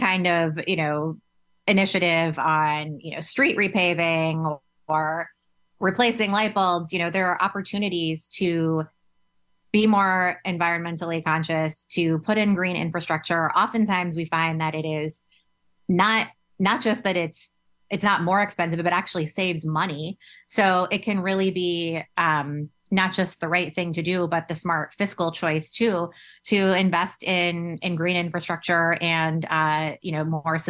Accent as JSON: {"language": "English", "region": "Florida", "country": "United States"}